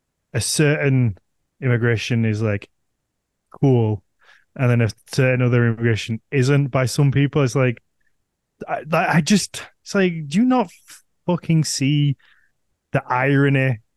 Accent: England, United Kingdom; Yeah. I wouldn't, even as an Englishman, I wouldn't really know what it means to be English.

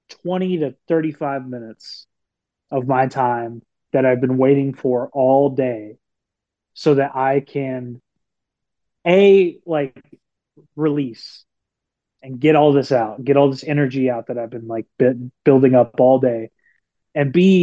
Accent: Lubbock, Texas, United States; obviously growing up in Lubbock, we didn't get all the big hardcore tours that a scene like Dallas or San Antonio or Houston would get.

